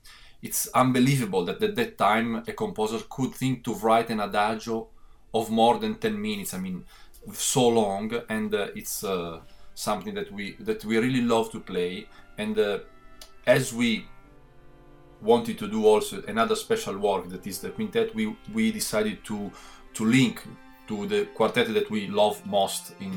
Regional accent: Genoa, Liguria, Italy; English is a second language; Yeah, actually, we are all from Genoa.

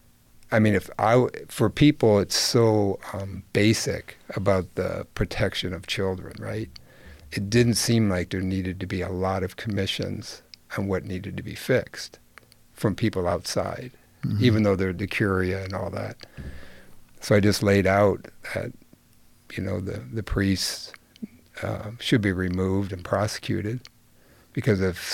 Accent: Detroit, Michigan, United States; I copied the Archbishop in Detroit because I grew up in the Detroit metro area.

